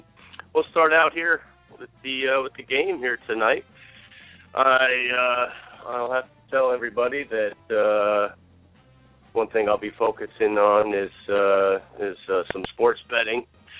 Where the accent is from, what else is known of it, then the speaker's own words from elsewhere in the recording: New York, United States; now in Florida, United States; Born and raised in New York, and now reside here in sunny Florida.